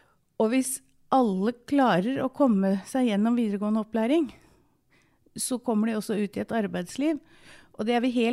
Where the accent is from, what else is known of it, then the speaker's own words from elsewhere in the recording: Innlandet, Norway; Altså jeg er født og oppvokst på Hadeland, jeg har gått helt vanlig skole